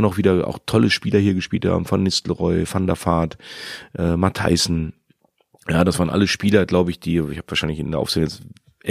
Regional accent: Soest, North Rhine-Westphalia, Germany; Ja, das ist so ganz in der Nähe von Soest, wo ich groß geworden bin.

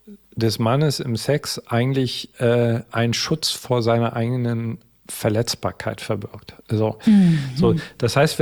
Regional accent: East Germany, Germany; Ich bin im Osten groß geworden.

